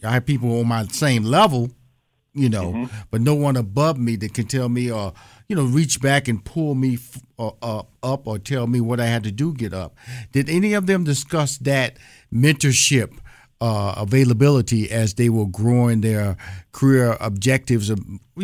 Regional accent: Houston, Texas, United States; born or raised there

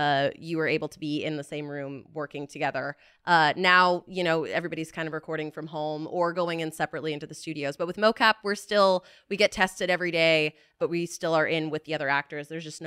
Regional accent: Florida, United States; So I'm from Florida originally. I lived in New York for a bit, though. And then came out here eventually.

